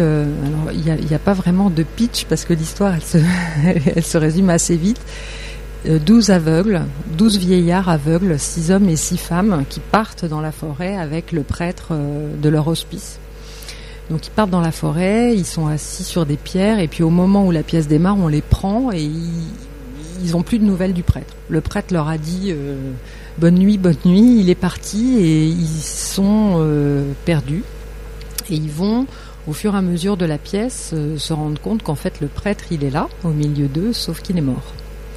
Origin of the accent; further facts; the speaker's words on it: Grand Est, France; j'ai démarré le théâtre déjà en tant que comédienne à Nancy, parce que je viens de Lorraine.